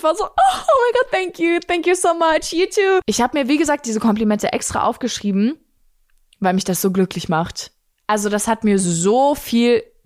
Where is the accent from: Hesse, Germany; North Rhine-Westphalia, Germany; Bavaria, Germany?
Bavaria, Germany; Bei uns in Bayern sagt man Fasching dazu.